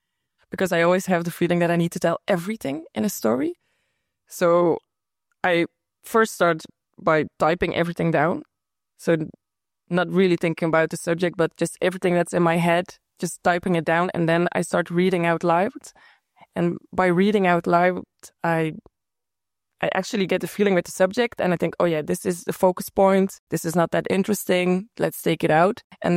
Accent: Belgium; English is a second language; now in Netherlands; especially because I'm from Belgium.

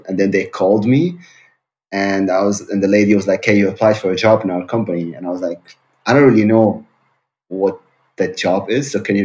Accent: Syria; now in Germany; I actually used to study something completely different because I came from Syria. I didn't really know what to do. I learned German.

